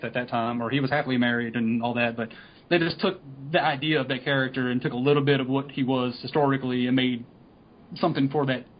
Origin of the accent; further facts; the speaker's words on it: North Carolina, United States; I grew up in North Carolina. Like, I'm like right in the middle of North Carolina, but we're close enough to the coast